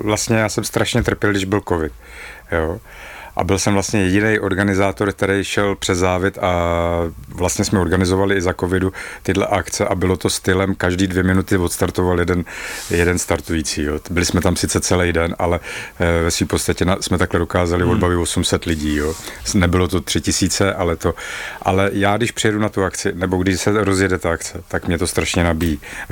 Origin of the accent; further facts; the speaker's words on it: Hradec Králové, Hradec Králové Region, Czechia; A hnedka první ročník v Hradci Králové, zase v Hradci Králové, protože jsem z Hradce Králové